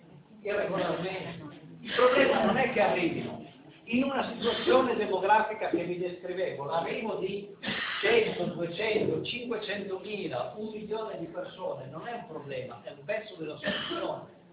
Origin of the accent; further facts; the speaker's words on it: Veneto, Italy; Io vengo dal Veneto, in Veneto quest'estate